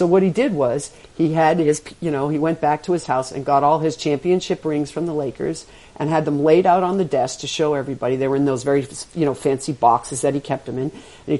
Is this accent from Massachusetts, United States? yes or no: yes; Boston, Massachusetts, United States; Pat Riley's always sort of had this joke about how I'm from Boston